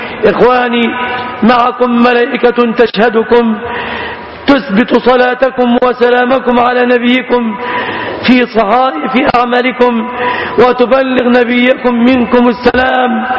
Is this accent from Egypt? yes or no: yes; Egypt; اللهم اجعل بلادنا مصر آمنة مطمئنة